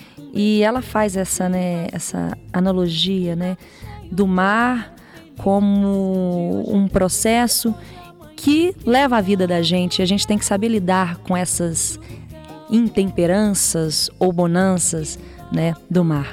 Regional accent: Belo Horizonte, Minas Gerais, Brazil; also born or lived in Rio de Janeiro; Eu nasci no Rio, mas eu fiquei lá muito pouco tempo. Fiquei lá até os 6 anos e depois fui para Belo Horizonte, onde eu resido até hoje.

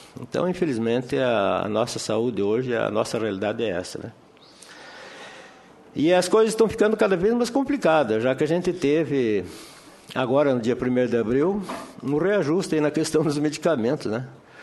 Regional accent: Francisco Beltrão, Paraná, Brazil; Eu sou do interior do Paraná, na cidade de Francisco Beltrão.

